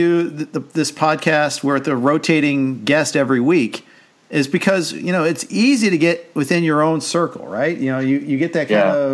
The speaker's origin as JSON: {"language": "English", "town": "Indianapolis", "region": "Indiana", "country": "United States", "tie": "born or raised there", "said": "I grew up in Indy."}